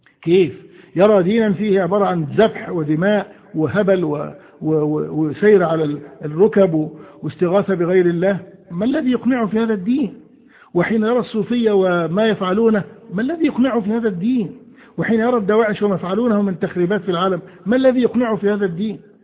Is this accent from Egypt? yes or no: yes; Egypt; ونحن عندنا في مصر ما لا يقل عن 20 مليون صوفي،